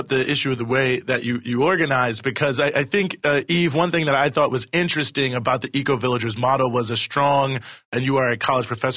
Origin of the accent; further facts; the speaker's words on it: Charlottesville, Virginia, United States; As someone from a small mid-Atlantic city, I feel your pain, although I'm from Charlottesville, Virginia